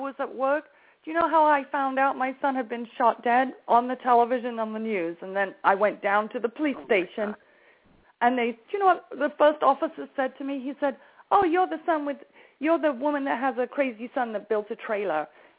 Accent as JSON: {"language": "English", "region": "England", "country": "United Kingdom", "tie": "born or raised there", "lives_now": "United States", "said": "I grew up in England, so the police are different over there."}